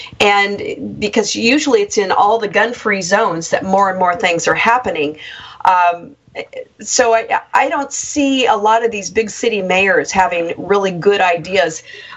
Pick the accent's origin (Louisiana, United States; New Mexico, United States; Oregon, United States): Oregon, United States; Bend; also born or lived in Salem; I was born in Salem, the capital. I was raised in Bend, Oregon, where there's a lot of good people who are more common sense and more conservative and not quite so nutty.